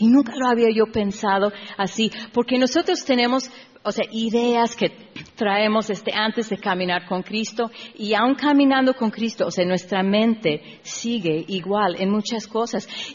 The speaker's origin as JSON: {"language": "Spanish", "country": "United States", "said": "yo así gringa, okay, soy gringa, o sea, los gringos no son nada buenos, pero sí nos enseñaron, pues, filas"}